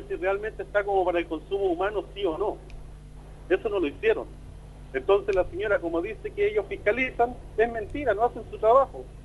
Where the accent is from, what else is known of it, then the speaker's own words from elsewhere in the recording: Santiago, Santiago Metropolitan Region, Chile; yo soy de Santiago, vengo viajando a dejar una carga acá a Puerto Montt